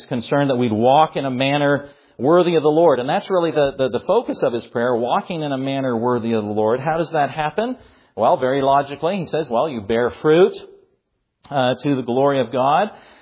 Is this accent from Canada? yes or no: yes; Canada; When I was growing up in Canada as a child, you can imagine that in the wintertime we would have a lot of snow. And as a youngster, I went to a Christian school up there in Canada.